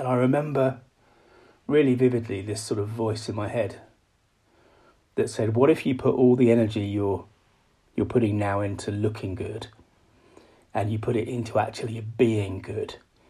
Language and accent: English; United Kingdom; I'm a Brit, I'm standing in Britain.